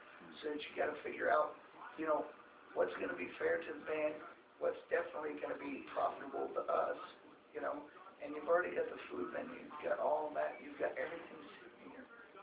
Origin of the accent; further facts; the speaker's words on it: United States; I'm from the States, right? I have the Western mentality.